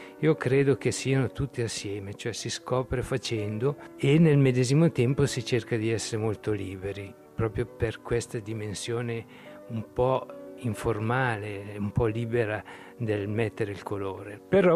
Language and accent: Italian; Ligornetto, Ticino, Switzerland; born there; Io sono nato a Ligornetto. Sono nato proprio accanto alla casa del pittore, del scultore Apollonio Pessina.